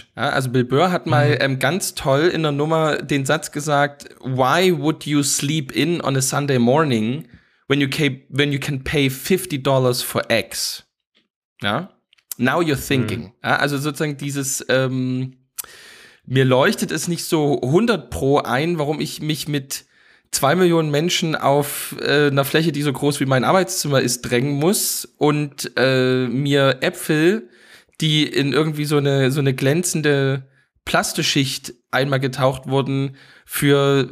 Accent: Dresden, Saxony, Germany; ich komme ja aus Dresden und Dresden ist ja Home of Adventsmarkt

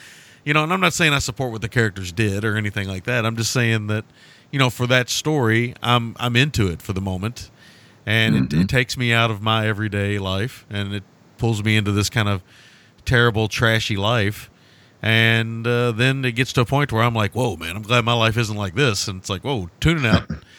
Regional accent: the South, United States; Really grating for me as a Southerner, but, you know.

